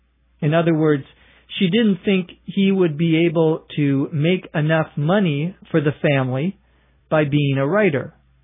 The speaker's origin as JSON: {"language": "English", "town": "St. Paul", "region": "Minnesota", "country": "United States", "tie": "born there", "said": "I was born in St. Paul, Minnesota on September 24th, 1963, 67 years later, to the date"}